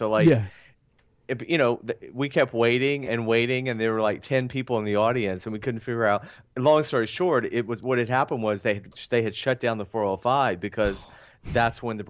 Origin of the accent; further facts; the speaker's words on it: Atlanta, Georgia, United States; Because I'm from... Atlanta.